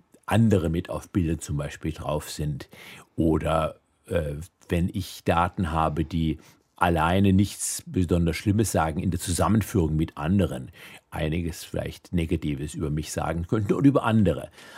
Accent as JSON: {"language": "German", "town": "Denzlingen", "region": "Baden-Württemberg", "country": "Germany", "tie": "born or raised there", "said": "Also ich bin in Denzlingen aufgewachsen, Engmünding aufs Gymnasium gegangen. Das waren gute Orte, um groß zu werden."}